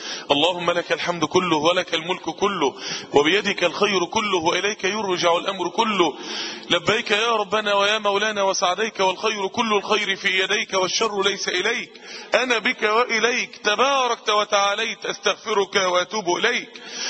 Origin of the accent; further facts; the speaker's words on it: Egypt; عندنا في مصر